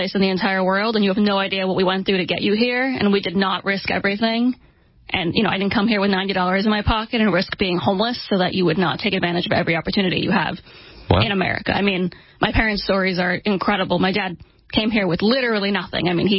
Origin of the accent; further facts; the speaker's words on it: New York City, New York, United States; I was born in Midtown Manhattan, where I was born and raised. I spent most of my life here.